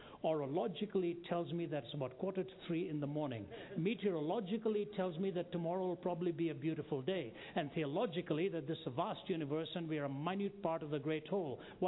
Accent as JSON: {"language": "English", "region": "Delhi", "country": "India", "tie": "born or raised there", "lives_now": "Atlanta, United States", "said": "I lived with it growing up in Delhi, and it's wonderful to see some great cricket while I'm here."}